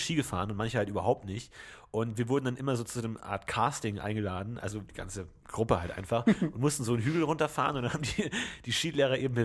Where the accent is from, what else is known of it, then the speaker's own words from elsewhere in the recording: Bavaria, Germany; Ich komme ja aus Bayern